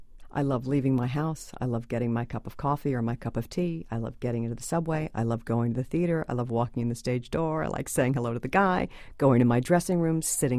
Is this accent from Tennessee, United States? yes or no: no; New York City, New York, United States; But most people look at me and they think I'm from Iowa, you know, and I'm from New York City.